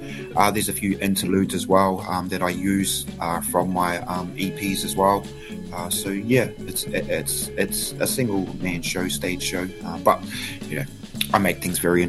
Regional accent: Hamilton, Waikato, New Zealand; also born or lived in Christchurch / Timaru; I'm born and raised in Hamilton, Kirikiriroa, but I spent a portion of my life in the South Island. So growing up in a place like Christchurch and Timaru

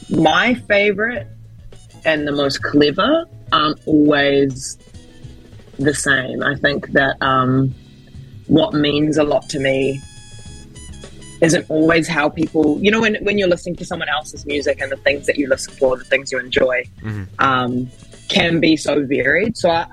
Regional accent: Tamaki, Auckland, New Zealand; Tamaki is definitely home. I am of Kenyan descent, but I was born and raised here. So, in the literal sense, yeah, definitely Tamaki, like my family's here.

